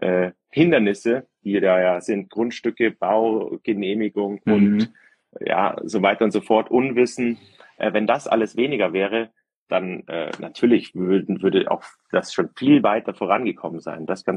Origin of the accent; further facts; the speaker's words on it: Munich, Bavaria, Germany; aufgewachsen im Westen von München